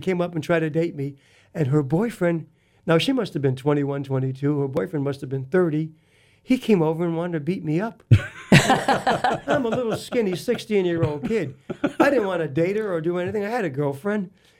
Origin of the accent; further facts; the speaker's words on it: Massachusetts, United States; also born or lived in Brooklyn, New York; I was born in Brooklyn, raised in partly in Massachusetts.